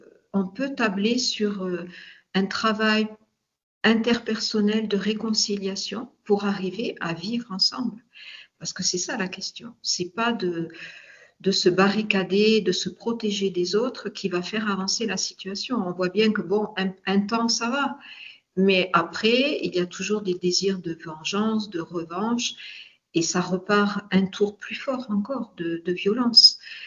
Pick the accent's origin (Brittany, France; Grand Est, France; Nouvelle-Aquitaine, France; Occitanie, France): Occitanie, France; Toulouse; je suis française et toulousaine de naissance, oui.